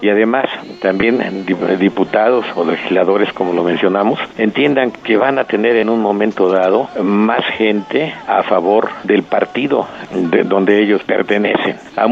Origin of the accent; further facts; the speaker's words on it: Mexico; Somos mexicanos, y la verdad que fuera del país a los mexicanos los ven como charros y como galleros.